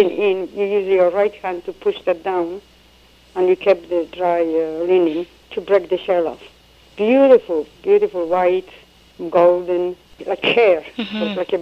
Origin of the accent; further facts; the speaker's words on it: Poland; born there; English is a second language; I was born in Poland.